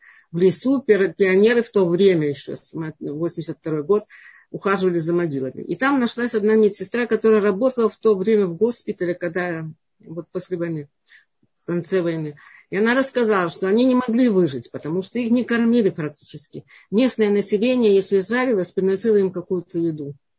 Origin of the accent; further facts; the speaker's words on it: Odesa, Odesa Oblast, Ukraine; Я тоже из Одессы